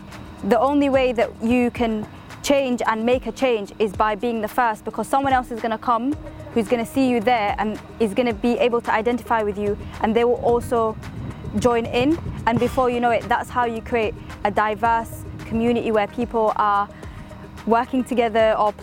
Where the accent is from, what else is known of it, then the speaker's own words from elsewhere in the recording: Sudan; born there; I'm a spoken word poet and a basketball player, and I was born in Sudan.